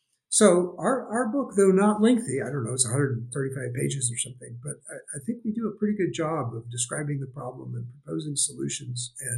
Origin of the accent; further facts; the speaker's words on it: Kansas, United States; Didn't have it growing up in Kansas. Gotta have it now.